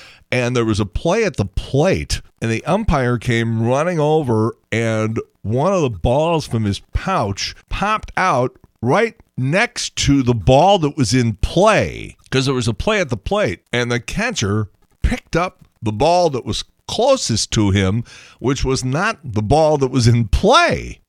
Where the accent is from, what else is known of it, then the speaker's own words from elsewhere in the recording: Chicago, Illinois, United States; I had the advantage of growing up in Chicago and having both the Cubs and the White Sox games on.